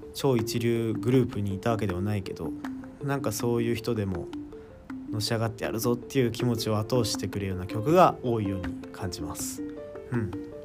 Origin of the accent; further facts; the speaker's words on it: Kawasaki, Kanagawa, Japan; 僕地元の川崎なんですけど